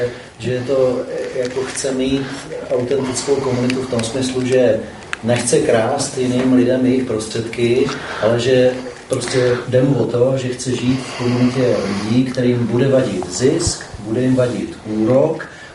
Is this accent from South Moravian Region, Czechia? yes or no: yes; South Moravian Region, Czechia; Podle přízvuku to bylo nějaký můj rodák z Jižní Moravy.